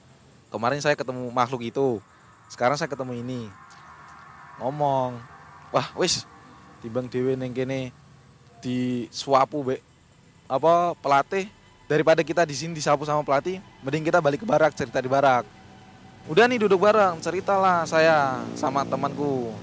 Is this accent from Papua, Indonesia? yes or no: yes; Papua, Indonesia; kebetulan saya udah lama di Papua, jadi kayak bukan warga baru sih. Saya bukan pribumi, tapi dari kecil saya di Papua. Jadi jiwa-jiwa saya jiwa Papua.